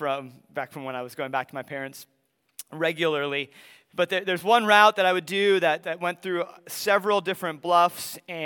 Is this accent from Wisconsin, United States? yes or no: yes; Wisconsin, United States; before my parents moved out of my hometown near La Crosse